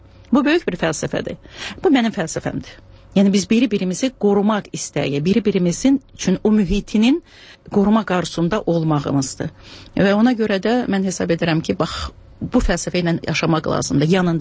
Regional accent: Shusha, Karabakh, Azerbaijan; also born or lived in Kalbajar; Şuşa mənim uşaqlığımdır, Şuşa mənim gəncliyimdir. Özüm çatam hərbiçi olduğuna görə, Kəlbəcərdə işlədiyinə görə mən Kəlbəcərdə doğulmuşam.

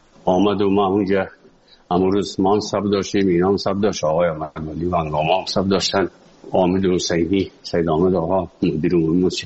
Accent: Afghanistan; now in Moscow, Russia; از افغانستان برامدیم آمدیم سه مسکو 4 سال مسکو

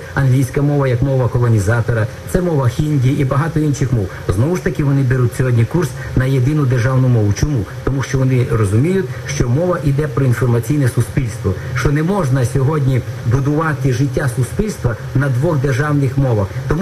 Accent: Zhytomyr Oblast, Ukraine; Так, а я із Житомирської області.

